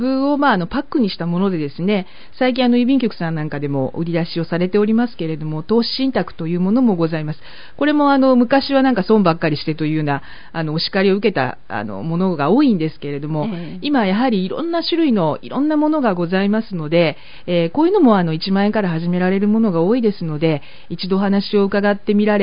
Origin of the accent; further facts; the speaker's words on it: Osaka, Japan; 関西の大阪の出身です。